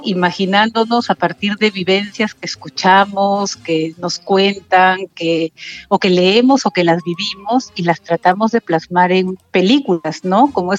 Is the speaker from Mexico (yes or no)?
no; Trujillo, La Libertad, Peru; Y bueno, yo soy de Trujillo.